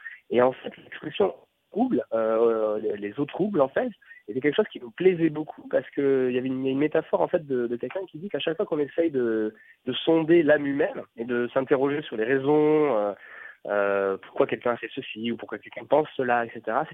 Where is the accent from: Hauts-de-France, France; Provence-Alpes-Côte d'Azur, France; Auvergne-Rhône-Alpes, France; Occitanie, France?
Occitanie, France; Montauban; also born or lived in Toulouse; Même si je suis né à Toulouse, j'ai grandi à Montauban jusqu'au bac, où j'ai fait toute mon enfance là-bas.